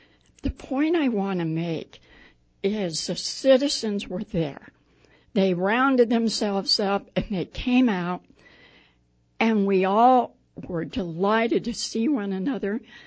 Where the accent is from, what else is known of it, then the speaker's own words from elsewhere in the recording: Prescott Valley, Arizona, United States; And, of course, I'm from Prescott Valley, so I'm delighted to tell you